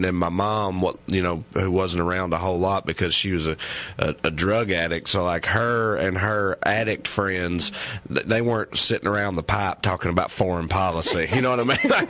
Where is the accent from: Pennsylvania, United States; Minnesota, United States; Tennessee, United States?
Tennessee, United States; Salina; my hometown, Salina, Tennessee, it's such a small town. Everybody knows everybody.